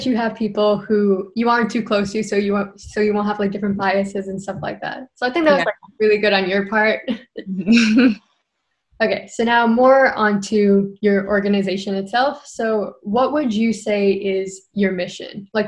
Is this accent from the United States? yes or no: yes; Massachusetts, United States; Because we're both from Massachusetts, so.